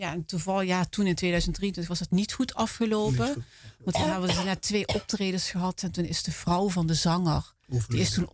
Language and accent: Dutch; Netherlands; born there; We zijn wel hier in Nederland geboren, absoluut. Ja, maar het Moluks zijn, dat geven je kinderen gewoon mee.